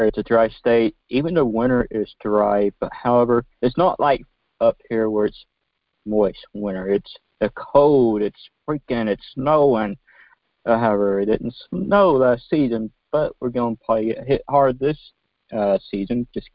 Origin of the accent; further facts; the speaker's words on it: Baytown, Texas, United States; You went to the Baytown refinery, where I'm from. I'm from Baytown.